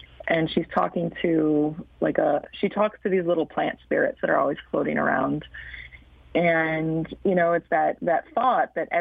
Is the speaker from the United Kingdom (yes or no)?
no; Ann Arbor, Michigan, United States; You know, I'm an Ann Arbor kid. I grew up in Ann Arbor.